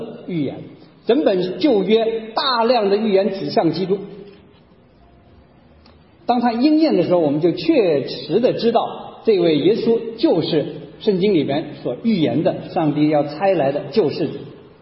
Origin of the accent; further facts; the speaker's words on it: Hunan, China; 我来自湖南的，你今天走到韶山，我们湖南人讲